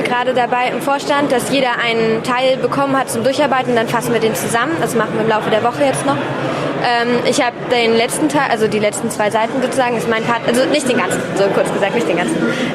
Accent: Berlin, Germany; 17 Jahre alt, komme aus Berlin, wohne in Berlin, gehe noch zur Schule

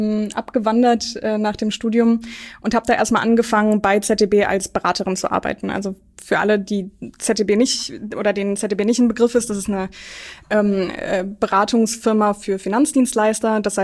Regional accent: Essen, North Rhine-Westphalia, Germany; Also ich bin geboren in Essen und da auch in der Gegend aufgewachsen. Ich würde mich auch als Pottkind tatsächlich beschreiben.

